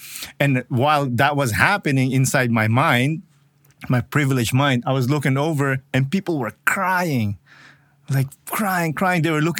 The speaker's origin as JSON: {"language": "English", "country": "Philippines", "tie": "born or raised there", "lives_now": "Canada", "said": "I grew up in the Philippines"}